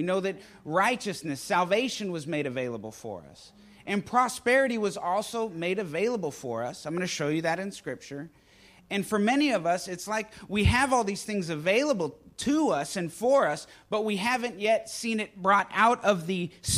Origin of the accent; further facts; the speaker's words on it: Texas, United States; Growing up in Texas, I've cut down some trees.